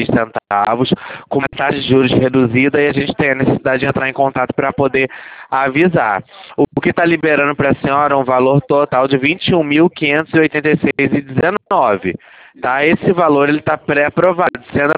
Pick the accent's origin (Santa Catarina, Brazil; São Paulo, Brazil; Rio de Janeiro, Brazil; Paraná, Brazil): Rio de Janeiro, Brazil; Santa Luzia; Eu sou de Santa Luzia, ali perto de Manilha.